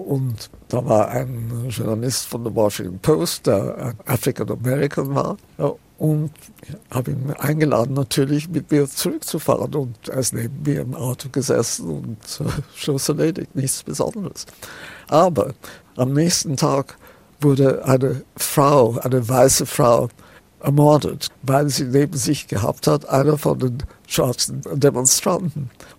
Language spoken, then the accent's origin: German; Austria; Mit Österreich war das anders. Das war doch irgendwie meine Heimat.